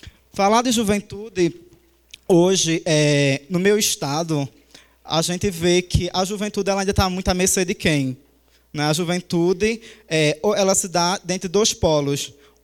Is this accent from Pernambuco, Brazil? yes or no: yes; Pernambuco, Brazil; venho de Pernambuco.